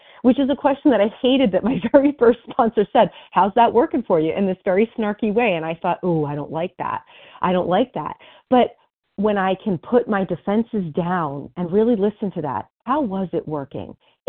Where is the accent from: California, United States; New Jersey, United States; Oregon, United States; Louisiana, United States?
New Jersey, United States